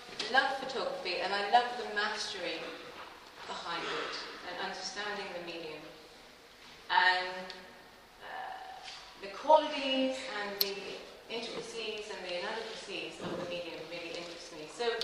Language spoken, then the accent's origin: English; Belfast, Northern Ireland, United Kingdom; I grew up in Belfast and I saw everything.